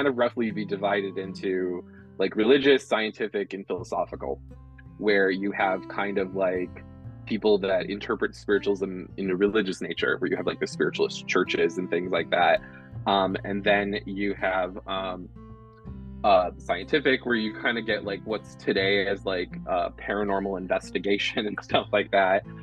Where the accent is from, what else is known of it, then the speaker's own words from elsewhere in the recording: New York, United States; I grew up here in Western New York, and this is sort of like Lilydale's just a couple hours away, which is like basically the Vatican of spiritualism.